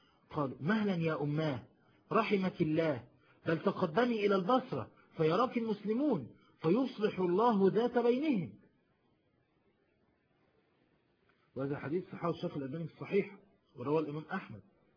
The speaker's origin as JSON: {"language": "Arabic", "country": "Egypt", "said": "انا من مصر"}